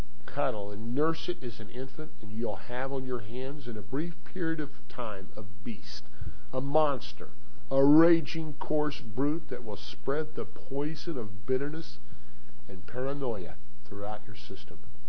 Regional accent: Missouri, United States; we heard that the murdered couple was originally from Missouri. It's my home state.

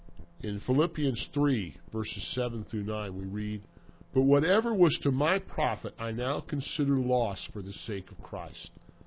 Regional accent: Missouri, United States; moved away; I suppose I do still call Missouri my home state, although I've lived in Pennsylvania now a longer period in my life than I've lived in Missouri.

